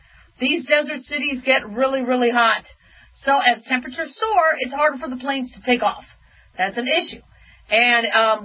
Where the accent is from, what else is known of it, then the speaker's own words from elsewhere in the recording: Phoenix, Arizona, United States; Listen, I love Phoenix. I grew up in Phoenix. But, I mean, it's hot.